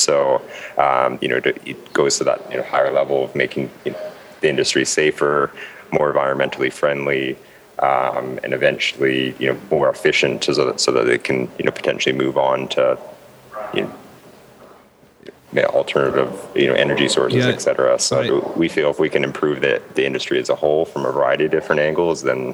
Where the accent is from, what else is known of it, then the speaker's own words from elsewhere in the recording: Canada; also born or lived in Asia Pacific; now in Houston, United States; Yeah, so I'm a Canadian boy originally. I'm based in Houston.